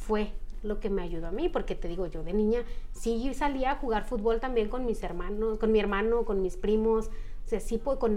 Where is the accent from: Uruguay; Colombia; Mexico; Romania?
Mexico; first language Mixtec; Spanish is a second language; mi lengua materna es el mixteco.